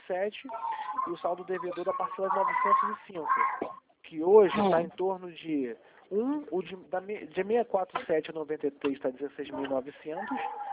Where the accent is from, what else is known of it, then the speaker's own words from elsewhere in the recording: Nova Iguaçu, Rio de Janeiro, Brazil; Mesquita. Isso. Não, eu sou de Nova